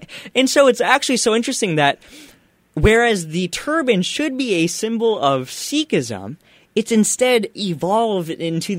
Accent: United States; I'm an American. I've lived in this country my entire life.

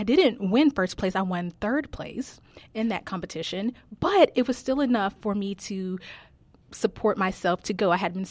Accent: the South, United States; I'm from the South, and being a debutante, participating in etiquette and pageants is part of the culture.

